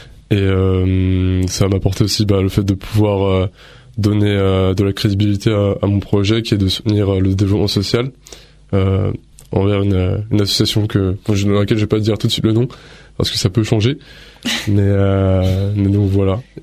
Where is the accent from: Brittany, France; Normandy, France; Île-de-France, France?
Île-de-France, France; Épinay-sur-Orge; je viens de l'Essonne dans le 91, précisément dans la ville d'Épinay-sur-Orge.